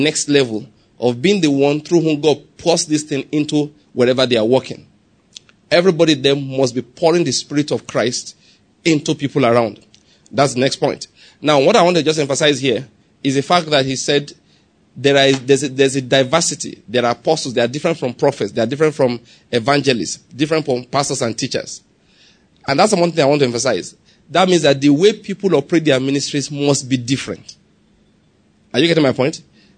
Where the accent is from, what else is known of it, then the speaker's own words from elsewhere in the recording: Ondo, Nigeria; I'm from Ondo State anyway.